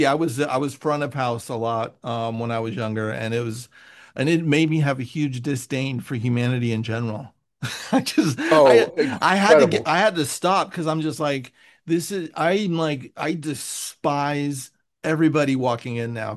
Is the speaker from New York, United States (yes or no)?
no; San Francisco, California, United States; now in Los Angeles, United States; because I'm from San Francisco, so I moved to Los Angeles about 12 years ago